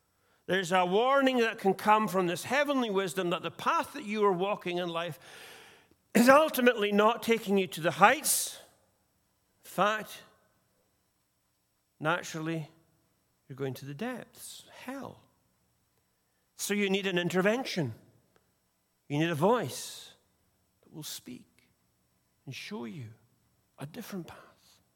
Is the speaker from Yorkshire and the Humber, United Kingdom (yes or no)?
no; Tain, Scotland, United Kingdom; Back in my hometown of Tain in the Highlands of Scotland, there's an old bell tower where every night at 8 p.m. the bell is rung